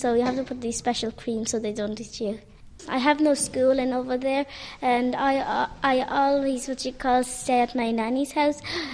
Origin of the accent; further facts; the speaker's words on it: Japan; English is a second language; now in Ireland; I came from Japan. My father is from Pakistan.